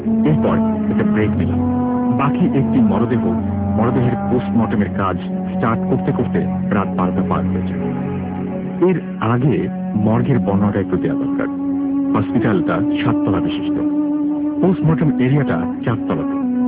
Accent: Chittagong, Chittagong Division, Bangladesh; now in Doha, Qatar; আমি চট্টগ্রামের আগ্রাবাদে থাকি, বর্তমানে দোহা কাতারে আছি।

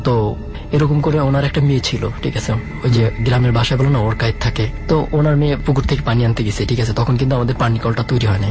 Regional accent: Lalmohan, Barisal Division, Bangladesh; আমার গ্রামের বাড়ি হচ্ছে বলা লালমোহন থানা আর হচ্ছে রঙ্গচ ইউনিয়ন।

